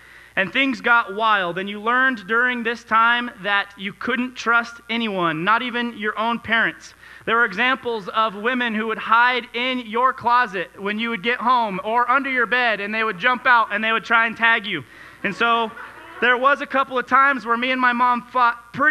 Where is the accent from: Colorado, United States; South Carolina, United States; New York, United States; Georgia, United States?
Colorado, United States; Alamosa; I was born and raised in Alamosa, Colorado, which is about 3 hours away.